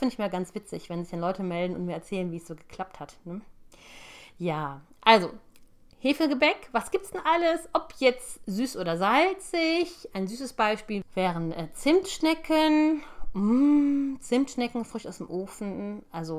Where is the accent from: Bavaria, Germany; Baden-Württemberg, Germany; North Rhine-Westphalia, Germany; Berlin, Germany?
Bavaria, Germany; born there; Ich wohne sehr, sehr viele Jahre schon hier in der Gegend, am schönen Niederrhein. Aber ich bin in Bayern geboren und habe dementsprechend auch noch Verwandtschaft unten im süddeutschen Bereich.